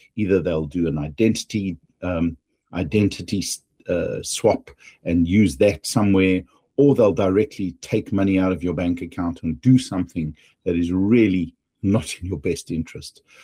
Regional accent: South Africa; accent: South African English; Maybe I'm not South African English enough for it.

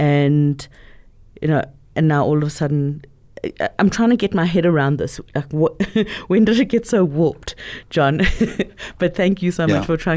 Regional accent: South Africa; as a South African, there's two elements.

